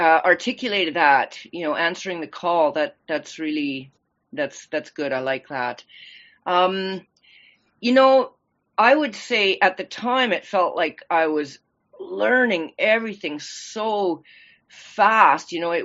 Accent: Canada; we're all Canadian. We grew up in Canada, but he reverse migrated. Our parents came over from Germany in the 50s, then had their family here in Canada.

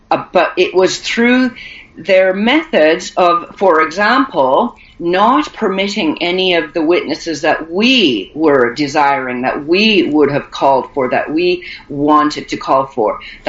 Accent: Canada; I'm a free woman. I'm a Canadian.

